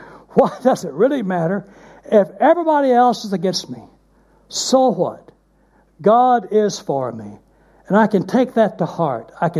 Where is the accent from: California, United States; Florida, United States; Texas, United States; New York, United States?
Texas, United States; Dallas; When I was growing up, I grew up in the First Baptist Church of Dallas, Texas.